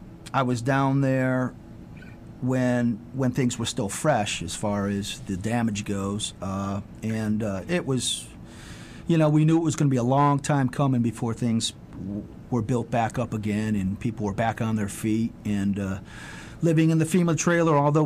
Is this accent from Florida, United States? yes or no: no; New Orleans, Louisiana, United States; moved away as an adult; I miss New Orleans. I consider New Orleans my hometown.